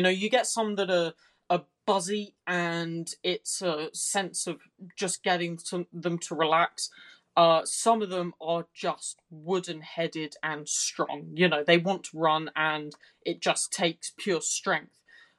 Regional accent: United Kingdom; Yeah, I mean, I've always, being a Brit, I always had a bit of a love for this horse

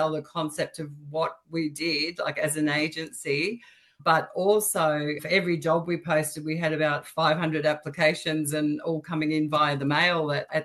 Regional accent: Sale, Victoria, Australia; I grew up in Gippsland. So I'm a country girl, originally from Sale.

